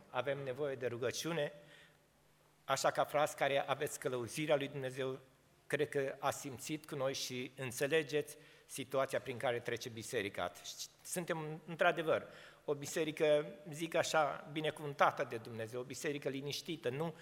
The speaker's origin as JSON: {"language": "Romanian", "town": "Orăștie", "region": "Hunedoara County", "country": "Romania", "said": "Vin din Orăștie, știți, în Orăștie, biserica din Orăștie, am trecut de puțină vreme printr-o grea încercare."}